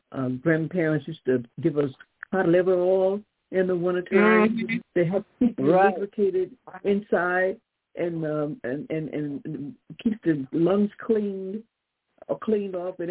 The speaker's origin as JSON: {"language": "English", "town": "Nashville", "region": "Tennessee", "country": "United States", "tie": "born there", "said": "at Meharry Medical Hospital, the same place I was born in Nashville, Tennessee."}